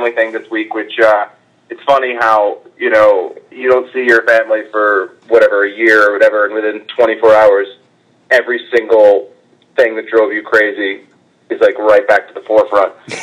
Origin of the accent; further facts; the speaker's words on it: Boston, Massachusetts, United States; I'm from Boston, but I hate all the Boston sports teams.